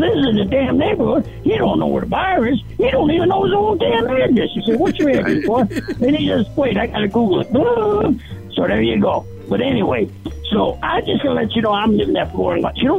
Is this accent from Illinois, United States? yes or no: yes; Illinois, United States; You know, I hail from Armpit, Illinois, and man, we're broke.